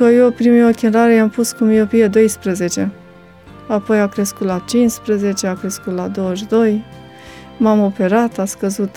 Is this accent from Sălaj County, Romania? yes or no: no; Drăgănești-Vlașca, Teleorman, Romania; born there; M-am născut în Comoara Drăgănești, Vlașca, județul Teleorman. Am avut o copilărie obișnuită.